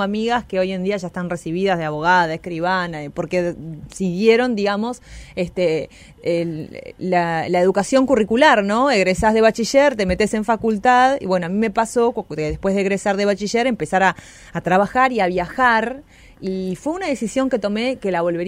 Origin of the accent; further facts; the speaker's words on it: Uruguay; born there; bien vinculado a lo que es mi familia y en donde yo nací, que tengo una familia muy característica de carnaval uruguayo.